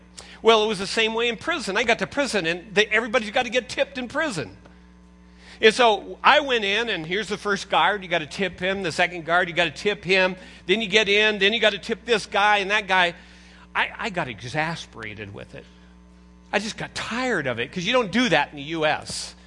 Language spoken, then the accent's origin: English; United States; I'm an American, and I have certain rights.